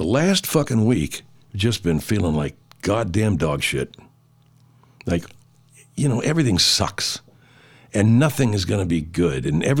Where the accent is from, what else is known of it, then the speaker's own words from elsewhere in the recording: Arcadia, California, United States; I grew up in Arcadia. I learned to drive in that fucking parking lot at Santa Anita Racetrack.